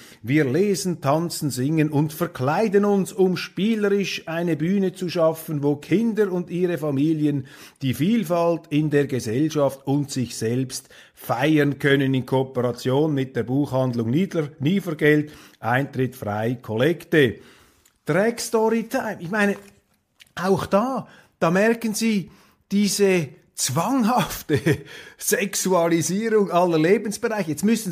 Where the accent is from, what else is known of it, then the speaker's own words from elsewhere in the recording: Switzerland; Überall, wo ich hinkomme als Schweizer, sagen sie mir, bleibt auf jeden Fall Schweizer